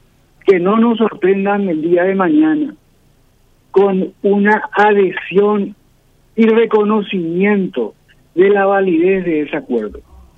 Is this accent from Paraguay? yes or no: yes; Paraguay; yo como paraguayo